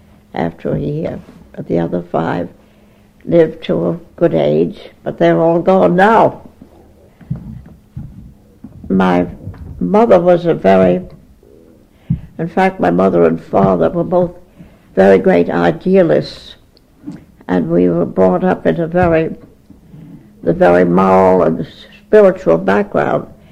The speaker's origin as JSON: {"language": "English", "town": "Brooklyn", "region": "New York", "country": "United States", "tie": "born there", "said": "Well, I was born in Brooklyn on Clinton Street, which is on Brooklyn Heights, on March 4th, 1891."}